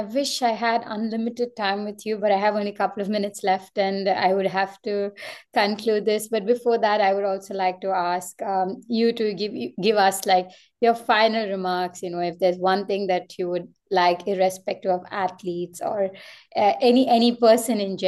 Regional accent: South India, India; But I was born and raised in South India.

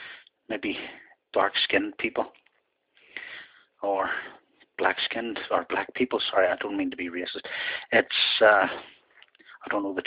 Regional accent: United Kingdom; Whenever I was growing up in Fortuna Street there

